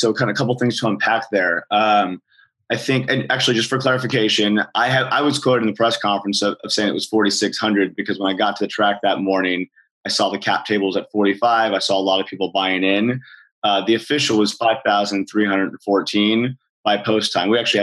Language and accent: English; California, United States; Growing up in Southern California, San Diego was like 15 minutes away.